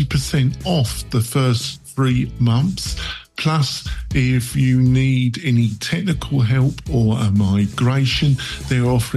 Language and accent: English; England, United Kingdom; now in United States; I'm very English, even though I've been living in America for almost 18 years.